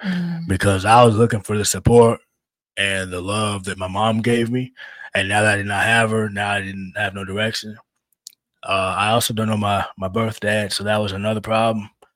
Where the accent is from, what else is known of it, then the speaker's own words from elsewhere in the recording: Chicago, Illinois, United States; born there; Now, the story about me is I was born in Chicago.